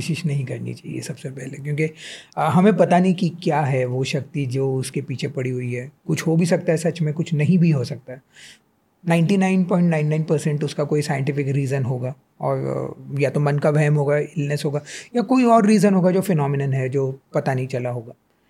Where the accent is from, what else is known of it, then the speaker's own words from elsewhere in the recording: Mumbai, Maharashtra, India; मैं मुंबई से आता हूँ जैसे मैंने कहा, मतलब शहर है